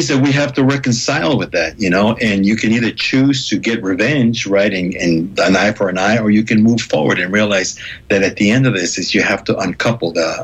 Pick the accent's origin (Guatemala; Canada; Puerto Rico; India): Guatemala; now in United States; not only growing up in Guatemala, but also moving to the United States and getting alienated by the transplanting of myself to a totally different culture.